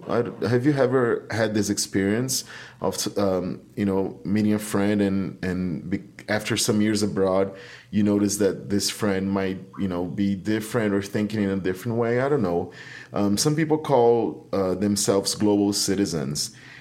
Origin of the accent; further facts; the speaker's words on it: Brazil; you know, Brazil is my country and I'm in my hometown.